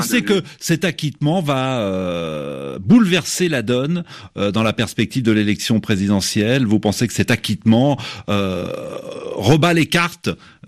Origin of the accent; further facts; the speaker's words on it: Central African Republic; en tant que centrafricain, je suis vraiment sous le choc